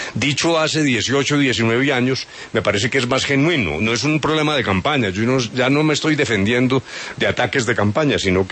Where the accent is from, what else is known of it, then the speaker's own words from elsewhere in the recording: Manzanares, Caldas, Colombia; Pero un buen aguardiente amarillo de mi tierra, de Manzanares.